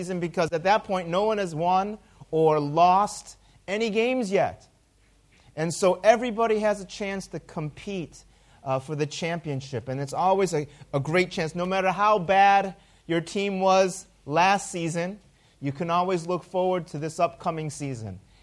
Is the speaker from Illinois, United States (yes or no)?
yes; Chicago, Illinois, United States; I love all sports that are from the city of Chicago, which is my hometown.